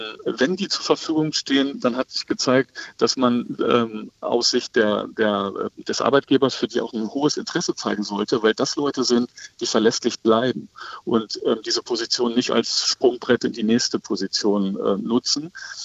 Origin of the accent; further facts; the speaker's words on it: Lower Saxony, Germany; Ich stamme aus der Lüneburger Heide.